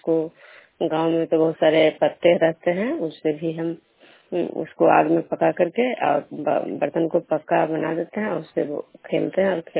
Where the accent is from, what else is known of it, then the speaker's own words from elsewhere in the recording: Vishnupur, Bihar, India; मैं विष्णुपुर ग्राम खुदरा पंचायत नालंदा जिला नानासवा प्रखंड के निवासी हूँ। सभी को मेरा नमस्कार। मैं ग्रामीण क्षेत्र से रह रही हूँ। काफी गांव में बगल में खेत है या मिट्टी, या मेरा घर भी मिट्टी का ही है